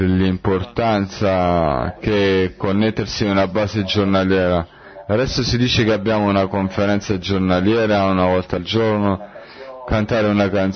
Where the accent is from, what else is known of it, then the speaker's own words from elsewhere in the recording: Ecuador; sono dell'Ecuador. La mia domanda è riguarda la divulgazione. I miei amici dell'Ecuador mi chiedono come è la divulgazione, perché la situazione in Ecuador non è come in Europa, non c'è internet